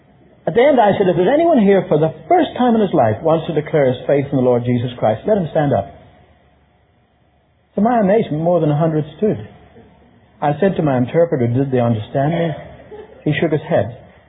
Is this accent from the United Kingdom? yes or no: no; Ireland; now in Los Angeles, United States; I'm from Ireland